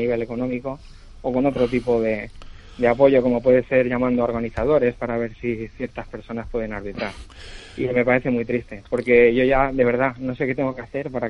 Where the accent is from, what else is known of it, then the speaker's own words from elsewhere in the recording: Spain; como árbitro español no puedo en ningún momento arbitrar a la selección española.